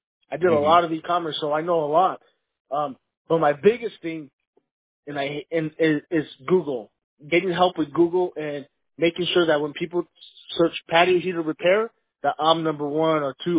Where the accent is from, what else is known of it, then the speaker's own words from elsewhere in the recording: Arizona, United States; I'm born and raised in Arizona, so I'm born and bred here.